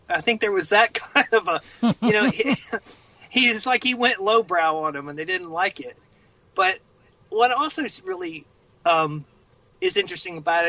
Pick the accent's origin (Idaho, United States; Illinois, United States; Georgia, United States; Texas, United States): Georgia, United States; And growing up in Georgia, I thought it was real.